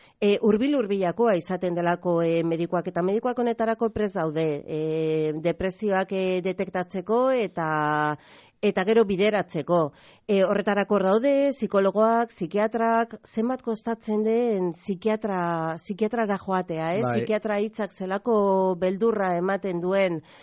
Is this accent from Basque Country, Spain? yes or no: yes; Basque Country, Spain; ni Durangaldetik nator